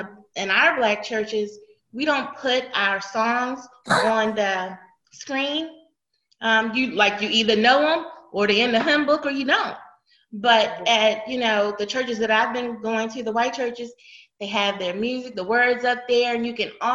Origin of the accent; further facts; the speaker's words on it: Maryland, United States; because I'm from Maryland and my husband is from Virginia.